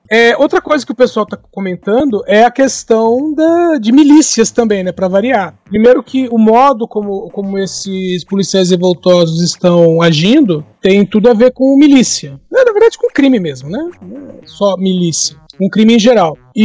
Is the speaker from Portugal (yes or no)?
no; São Gonçalo do Sapucaí, Minas Gerais, Brazil; born there; São Gonçalo do Sapucaí.